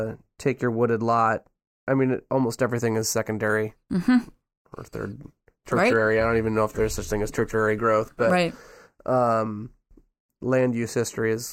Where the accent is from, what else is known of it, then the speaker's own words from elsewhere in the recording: Midland, Michigan, United States; so I'm from Midland, Michigan, home of Dow Chemical.